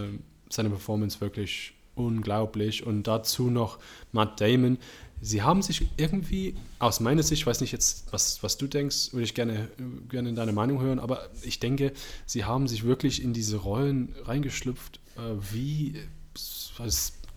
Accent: West Midlands, United Kingdom; German is a second language; Das ist eine Stadt, die ist bestimmt 30 Minuten weg von meiner Heimatstadt.

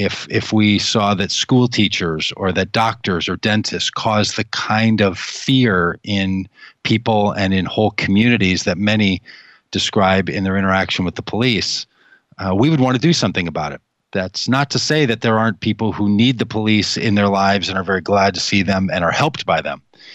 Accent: Golden Valley, Minnesota, United States; I grew up like a lot of young boys. I grew up in Golden Valley thinking maybe I want to be a police officer someday.

